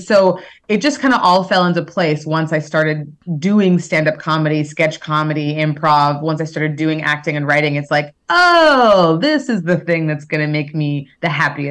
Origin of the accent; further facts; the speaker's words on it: Winnipeg, Manitoba, Canada; existence where I'm mixed. So I never really felt like I belonged anywhere. You know, when I grew up in Winnipeg, Canada, I grew up in an area at the time that was like, there weren't a lot of Black kids. There weren't a lot of mixed kids.